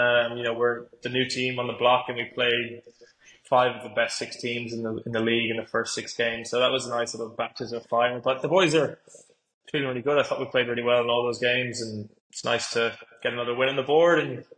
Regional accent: New York, United States; I grew up in New York, so I wasn't really like too familiar with rugby

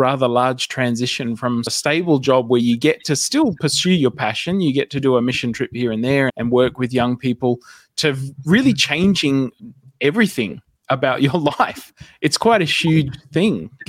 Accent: South Australia, Australia; the last place you were working was in South Australia, my home state.

